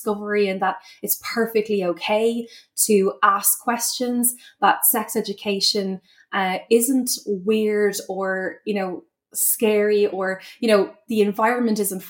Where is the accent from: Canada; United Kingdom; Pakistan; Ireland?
Ireland; moved away as an adult; now in San Francisco, United States; I basically started this, I suppose, officially in my early 20s when I moved from Ireland to San Francisco. So I was living in California